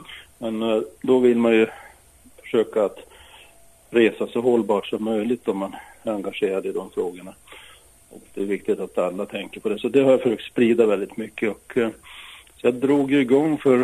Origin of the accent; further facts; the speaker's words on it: Norrbotten County, Sweden; Jo, jag kommer från Norrbotten ursprungligen och har vandrat mycket i våra fjäll.